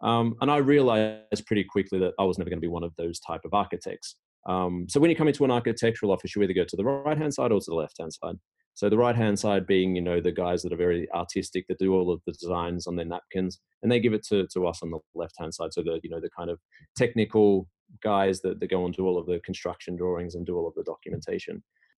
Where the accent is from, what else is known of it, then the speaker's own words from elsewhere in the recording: Australia; moved away as an adult; now in Sweden; After that, I moved to Sweden. So I'm originally from Australia. I moved to Sweden in 2 days. I've been here for 20 years.